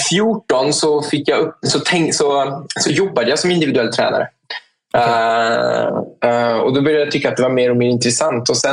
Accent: France; Jag är fransman, så det är okej att flexa som fransman.

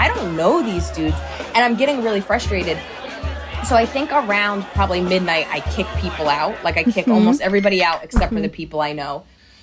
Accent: Princeton, New Jersey, United States; So I grew up right outside of Princeton in New Jersey.

